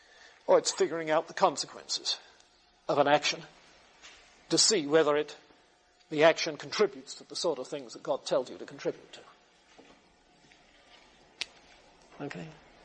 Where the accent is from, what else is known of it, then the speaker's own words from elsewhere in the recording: United Kingdom; as a kid growing up in Britain, I thought of America in terms of skyscrapers and Hollywood movies.